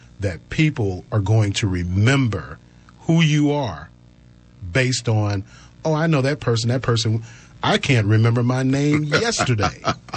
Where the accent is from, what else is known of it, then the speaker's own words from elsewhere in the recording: St. Louis, Missouri, United States; My hometown of St. Louis doesn't even rival Winston-Salem.